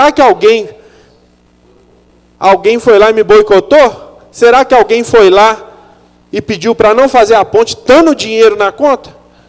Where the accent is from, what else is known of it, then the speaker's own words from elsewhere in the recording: São Bartolomeu, Minas Gerais, Brazil; Não é porque eu sou de São Bartolomeu que 100% das pessoas vão me procurar.